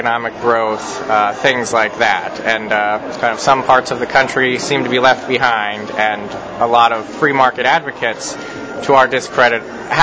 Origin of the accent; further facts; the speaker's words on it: Pittsburgh, Pennsylvania, United States; I'm from Pittsburgh, which has a super zip.